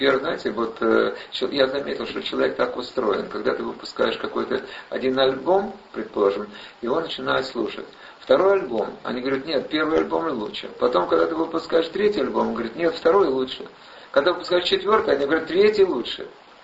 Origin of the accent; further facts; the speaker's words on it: New York, United States; now in Los Angeles, United States; Я даже из Нью-Йорка, хотя там другие климатические условия. Там теплее, говорю, там как в Сочи, скажем, да. Но зима бывает тоже холодная иногда. Так я переехал из-за этого в Лос-Анджелес, где все время тепло.